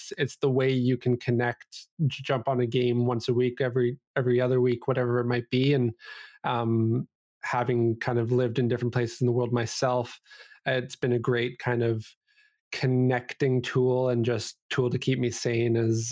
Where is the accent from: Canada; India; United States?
Canada; Vancouver, British Columbia; Yeah, I grew up here in BC. I was born in Calgary, Alberta, which is just a province away here, but basically born or bred here in Vancouver, and love the city.